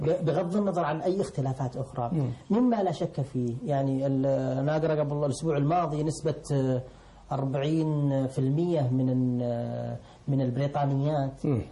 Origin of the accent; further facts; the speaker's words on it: Saudi Arabia; وانا من السعوديه